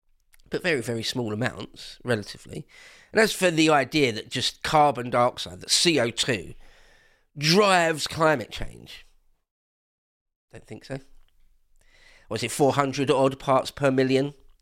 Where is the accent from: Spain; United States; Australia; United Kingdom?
United Kingdom; England; now in Wiltshire, United Kingdom; I'm an Englishman. I live in Wiltshire.